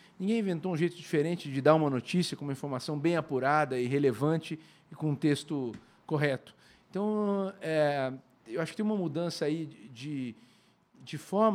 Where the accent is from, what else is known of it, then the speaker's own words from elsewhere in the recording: Tupã, São Paulo, Brazil; Eu sou de Tupã, uma cidade muito ativa em rádio, e foi lá que eu comecei. E depois fui para São Paulo